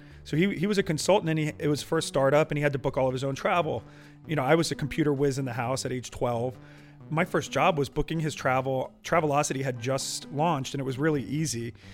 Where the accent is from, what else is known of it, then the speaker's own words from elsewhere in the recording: Pennsylvania, United States; I have three siblings. I grew up outside of Philly, middle class family.